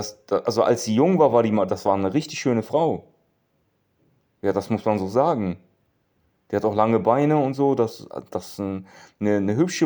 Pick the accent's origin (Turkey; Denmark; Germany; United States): Turkey; Das muss ich euch als Türke einfach immer wieder sagen